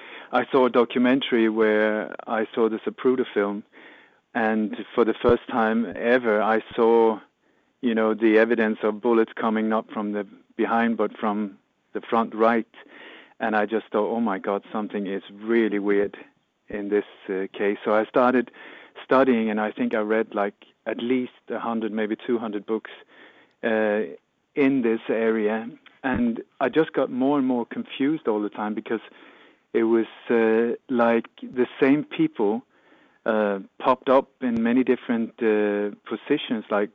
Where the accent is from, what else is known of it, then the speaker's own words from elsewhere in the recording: Sweden; also born or lived in Denmark; I was born in Denmark and moved as a kid to Sweden.